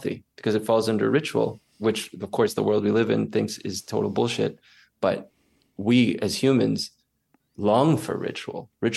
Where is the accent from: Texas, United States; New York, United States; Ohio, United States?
Texas, United States; born there; I was born in Texas.